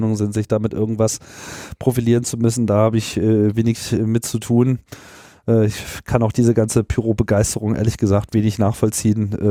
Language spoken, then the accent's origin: German; Hanover, Lower Saxony, Germany; in Hannover läuft, in meiner alten Heimatstadt